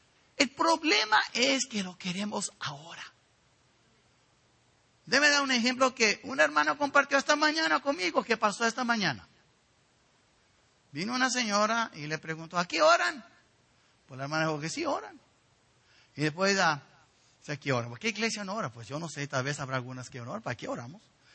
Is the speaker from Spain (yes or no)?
no; Mexico; Yo soy mexicano, yo soy americano, yo sé de dónde soy, pero no soy judío.